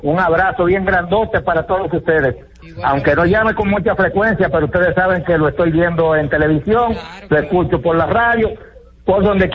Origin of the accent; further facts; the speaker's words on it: Dominican Republic; estamos ahí diciendo al pie del cañón que somos dominicanos.